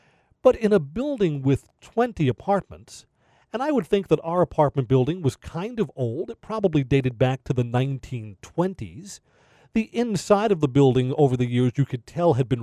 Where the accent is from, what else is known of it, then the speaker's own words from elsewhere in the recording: Brooklyn, New York, United States; I grew up in Brooklyn, New York. And when I was a kid, I mean, when I was first born, the house that my family brought me home to was an apartment in Brooklyn.